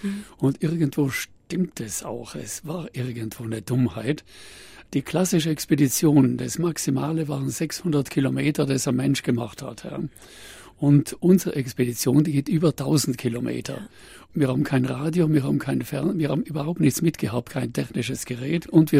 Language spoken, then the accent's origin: German; Ritten, Trentino-Alto Adige, Italy; Ich wollte nie nach Grönland, weil ich bin ein Waldmensch. Ich bin am Ritten geboren. Und bin im Wald praktisch aufgewachsen